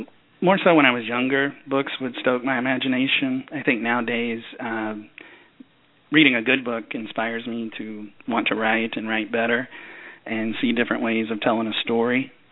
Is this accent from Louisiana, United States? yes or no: yes; Baton Rouge, Louisiana, United States; also born or lived in South Texas / Austin; Well, I was born in South Texas and lived there until I was about 8 years old before moving to Baton Rouge, Louisiana. Stayed in the Baton Rouge area until I got out of high school